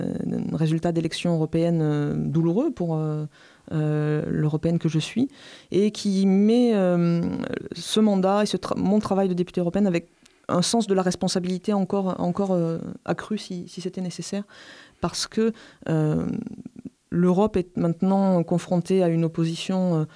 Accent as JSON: {"language": "French", "town": "Montpellier", "region": "Occitanie", "country": "France", "tie": "born or raised there", "said": "je suis montpelliéraine, je suis née à Montpellier. C'est là où j'ai grandi, j'ai fait mes études, j'ai ma famille aujourd'hui. Mais avec une famille très, très ancrée dans ce territoire, avec des ascendants qui étaient instituteurs, agriculteurs"}